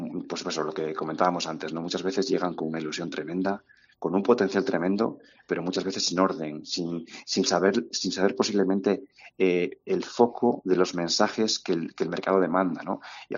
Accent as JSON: {"language": "Spanish", "region": "Cantabria", "country": "Spain", "moved": "yes", "said": "Pues la verdad es que, mira, yo salí muy joven de la Tierruca. Y con una espinita clavada en el corazón. Hace 25 años no era tan fácil encontrar proyectos interesantes, oportunidades, desarrollar talento en Cantabria. Y yo partí muy joven fuera."}